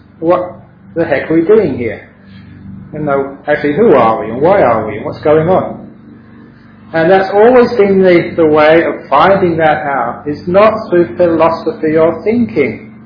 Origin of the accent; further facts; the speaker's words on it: London, United Kingdom; Obviously, growing up in London, you know, for mostly Christian culture, I was really also interested in this idea of like God.